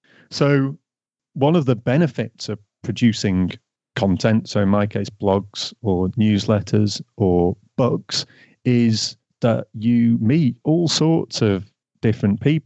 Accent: Northern England, United Kingdom; when I was growing up in Northern England in the 1980s

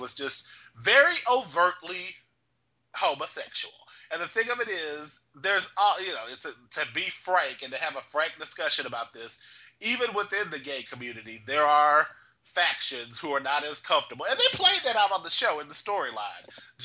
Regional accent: Texas, United States; Because when I was a kid growing up in Texas and the Bible Belt and stuff

